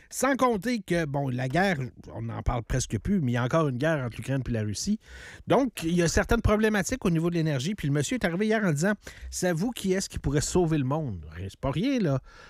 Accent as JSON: {"language": "French", "region": "Quebec", "country": "Canada", "said": "en tant que Canadien et Québécois"}